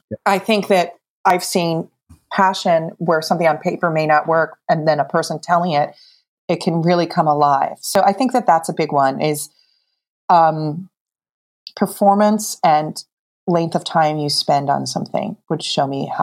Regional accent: New Jersey, United States; I'm from New Jersey. And I think he, and I was like, in my heart

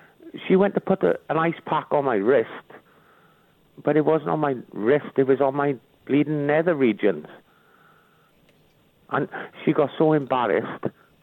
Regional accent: Birmingham, West Midlands, United Kingdom; Anyway, I'm not Chris from South Wales. … from Birmingham.

